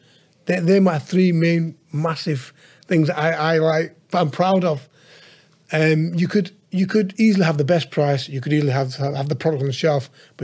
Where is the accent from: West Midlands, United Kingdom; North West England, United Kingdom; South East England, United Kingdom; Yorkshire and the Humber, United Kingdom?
North West England, United Kingdom; Ashton; I'm from Ashton